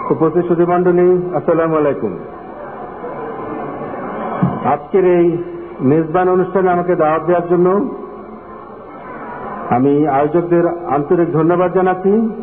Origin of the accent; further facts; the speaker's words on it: Chittagong, Chittagong Division, Bangladesh; আর চট্টগ্রামের সাথে আমার নিজের অত্যন্ত নারীর যোগ আছে, বেসিক্যালি আমার জন্ম বড় হওয়া চট্টগ্রামেই।